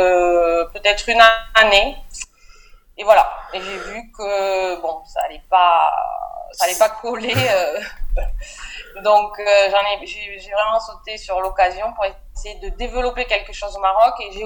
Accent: Toulouse, Occitanie, France; moved away as an adult; now in Morocco; Alors, je suis de Toulouse, française de Toulouse.

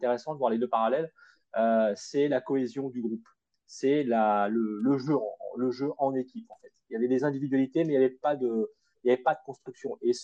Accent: Norte, Portugal; Donc nous on est du Nord, donc on soutient le Nord.

